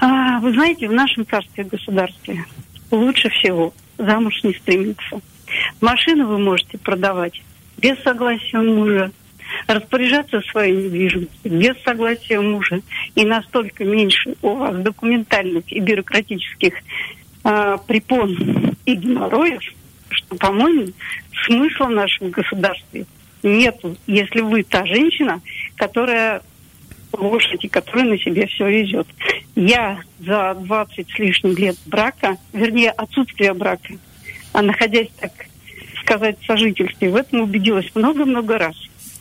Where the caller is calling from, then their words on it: Moscow, Russia; мне 50 лет. Я звоню вам из Москвы.